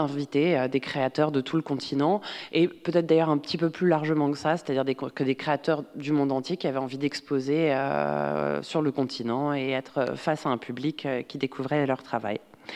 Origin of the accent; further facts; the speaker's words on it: Benin; parce que si je viens du Bénin, c'est l'ancien Dahomey